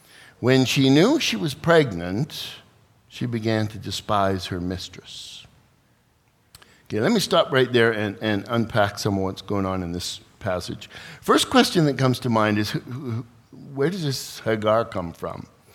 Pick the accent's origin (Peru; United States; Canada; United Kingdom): Canada; Winnipeg, Manitoba; When I was growing up in Winnipeg